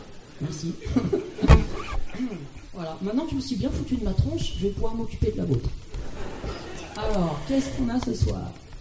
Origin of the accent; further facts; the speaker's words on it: Paris, Île-de-France, France; je vais commencer par dire que je suis parisien.